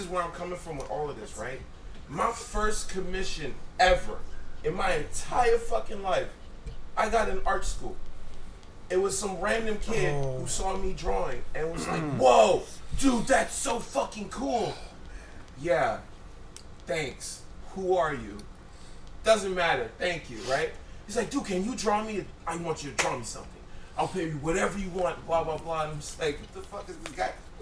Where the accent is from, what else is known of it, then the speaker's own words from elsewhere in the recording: New York, United States; also born or lived in New Jersey; Like, I was born in Jersey. I was raised in New York.